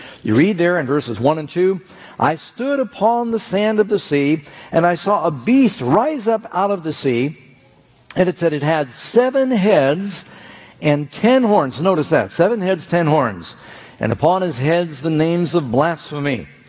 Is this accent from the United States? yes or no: yes; United States; We're going to talk about America, country I love. I'm an American.